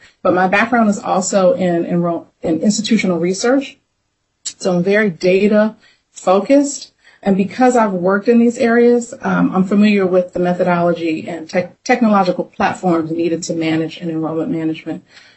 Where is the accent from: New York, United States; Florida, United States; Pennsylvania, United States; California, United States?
Pennsylvania, United States; moved away as an adult; now in Washington, D.C., United States; Growing up in Pennsylvania, went to public high school, public university